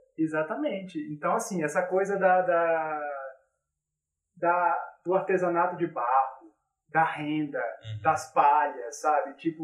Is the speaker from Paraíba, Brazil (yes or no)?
yes; João Pessoa, Paraíba, Brazil; also born or lived in Recife; now in Brasília, Brazil; Nasci em Recife e morei metade da minha vida em João Pessoa, para aí, até 2004, quando mudei para Brasília, né?